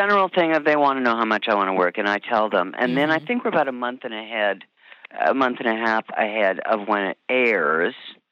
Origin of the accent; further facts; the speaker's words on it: Michigan, United States; born there; also born or lived in Iowa / Omaha; No, I was born in Michigan, and my dad worked for Mutual of Omaha